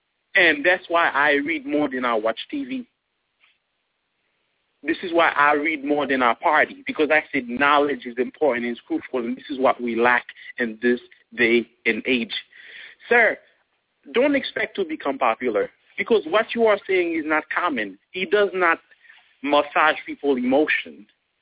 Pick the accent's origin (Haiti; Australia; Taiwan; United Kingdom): Haiti; English is a second language; now in United States; I wasn't born here in the United States. By birth, I'm Haitian. I was born in Haiti. I moved here at a certain age. Did not know how to speak English.